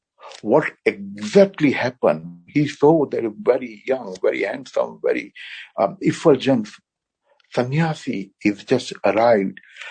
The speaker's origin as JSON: {"language": "English", "country": "India", "second_language": "English", "said": "I'm from India, I know how they do."}